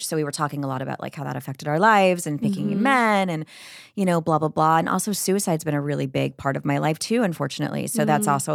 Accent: Florida, United States; also born or lived in New York; I grew up in Florida for a little bit when my mom had agoraphobia and we had to like move from New York when I was a kid

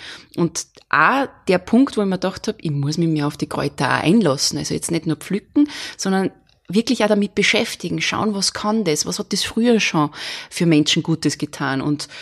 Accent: Salzburg, Austria; als Salzburgerin ist Paracelsus natürlich auch sehr interessant für mich.

